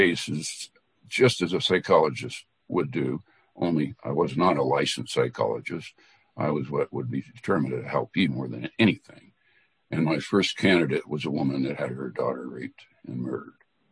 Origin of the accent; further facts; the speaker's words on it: California, United States; I'm from California, of course, but I joined them.